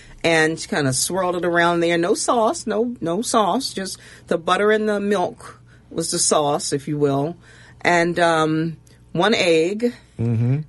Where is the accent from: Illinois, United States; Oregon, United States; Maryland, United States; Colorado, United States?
Maryland, United States; Baltimore; also born or lived in Oakland, California; I'm from, I was born and raised in Maryland. Born on the Eastern Shore, raised for a time in Baltimore, and then my family moved west to Oakland, California.